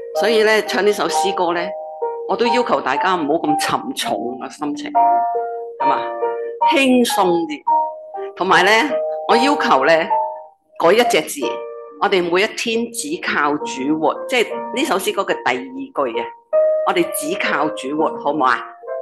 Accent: Hong Kong; 我们香港人的风假

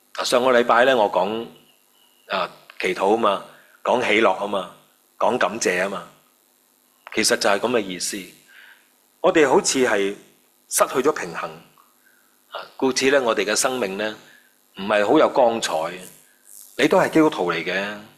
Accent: Hong Kong; 我们香港人很厉害

